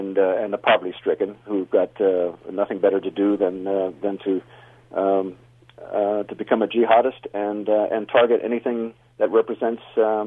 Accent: United States; I mean, as an American working for a neutral release agency, I was a neutral

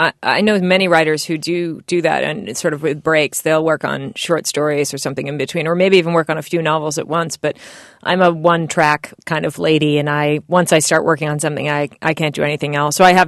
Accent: Salem, Massachusetts, United States; growing up in Salem, and it is an enormous industry. It wasn't so much when I was little there

